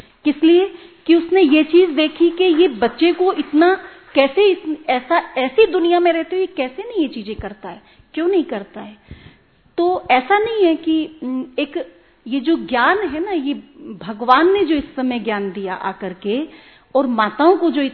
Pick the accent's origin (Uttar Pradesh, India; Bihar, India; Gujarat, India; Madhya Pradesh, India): Uttar Pradesh, India; Ghaziabad; मैं गाजियाबाद दिल्ली एनसीआर से हूँ